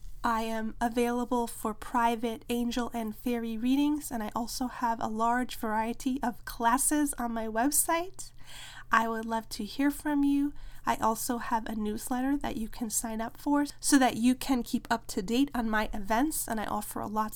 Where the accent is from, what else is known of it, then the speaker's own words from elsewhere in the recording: New York, United States; I know personally I'm from New York, so we had really cold winters and we really appreciated spring and being able to be outside during those longer days, playing all day in the fresh air, running through the forest. I really grew up in nature.